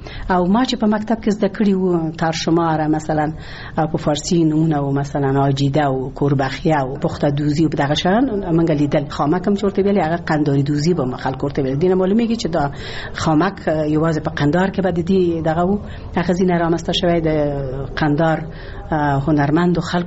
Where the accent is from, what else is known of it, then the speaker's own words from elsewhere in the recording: Ghazni, Afghanistan; born there; زه په غزنی کې زیږیدلې ما